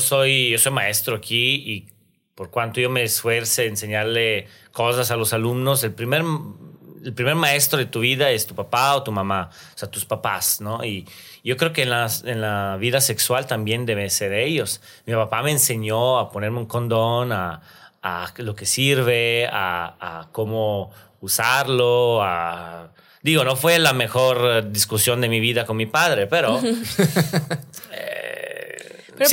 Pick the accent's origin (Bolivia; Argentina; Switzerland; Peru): Switzerland; Italian-speaking Switzerland; yo soy de Suiza italiana